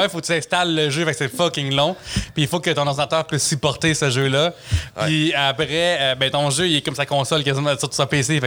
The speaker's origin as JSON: {"language": "French", "town": "La Prairie", "region": "Quebec", "country": "Canada", "tie": "born or raised there", "said": "T'sais, moi, j'ai grandi à La Prairie, qui est genre l'autre bord du pont Champlain."}